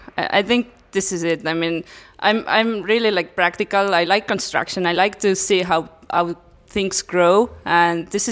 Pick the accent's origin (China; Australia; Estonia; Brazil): Estonia; English is a second language; And I come from Estonia to get some motivation and inspiration from Riga's festival.